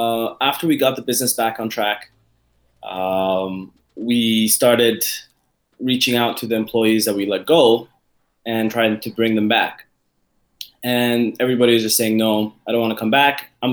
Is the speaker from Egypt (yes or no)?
yes; Egypt; now in Canada; after the revolution, we just hopped on a plane and came to Canada. We're originally Canadian citizens, but I kind of grew up back in Egypt.